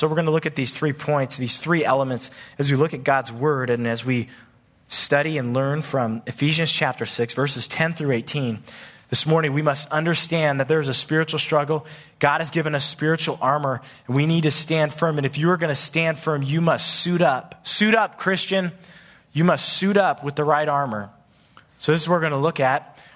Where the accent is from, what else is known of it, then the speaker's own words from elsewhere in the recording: San Diego, California, United States; I'm from San Diego, in North County, San Diego.